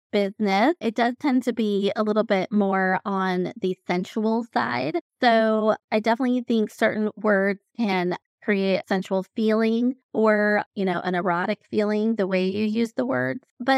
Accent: Colorado, United States; I am from Colorado, so speaking of cold, it definitely gets cold there, and we're finally getting out of our cold season into spring

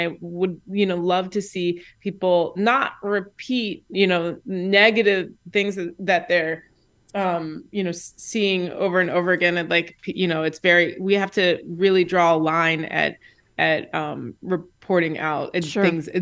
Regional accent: Indianapolis, Indiana, United States; I'm from Indianapolis, Indiana, and in the last presidential election cycle, I was out there standing.

